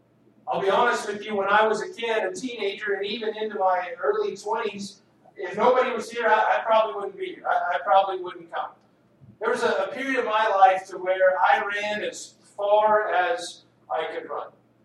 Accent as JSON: {"language": "English", "region": "Texas", "country": "United States", "tie": "born or raised there", "said": "I grew up in a Christian home, a Christian context. Growing up in the Texas Panhandle, you went to church."}